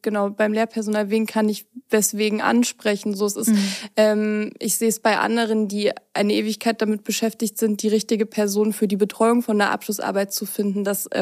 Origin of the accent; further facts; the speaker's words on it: Zittau, Saxony, Germany; now in Dresden, Germany; ich komme ursprünglich schon aus Zittau, habe dort auch mein Abitur absolviert, bin danach direkt nach Görlitz gezogen, 2020, mitten in der Corona-Pandemie und bin dann aufgrund dessen relativ schnell nach Dresden gezogen